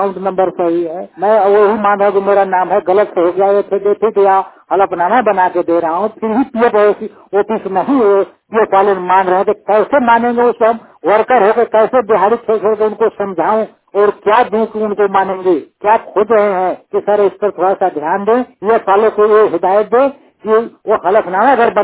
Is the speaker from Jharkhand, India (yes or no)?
yes; Palamu, Jharkhand, India; मैं पलामू डिस्ट्रिक्ट झारखंड का निवासी हूँ।